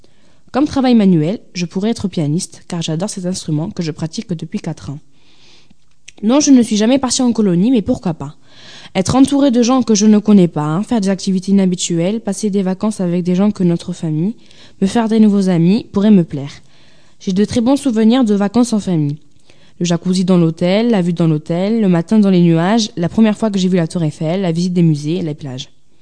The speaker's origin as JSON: {"language": "French", "town": "Bordeaux", "region": "Nouvelle-Aquitaine", "country": "France", "tie": "born there", "said": "j'ai 13 ans. Je suis née à Bordeaux, je vis à Senon-Palmer."}